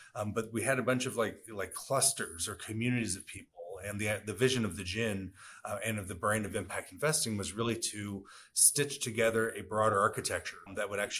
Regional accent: California, United States; born there; I was born in California, the child of immigrants from India.

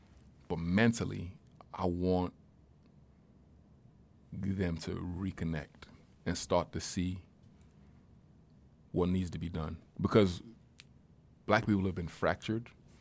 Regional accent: Nigeria; now in United States; I grew up in Nigeria

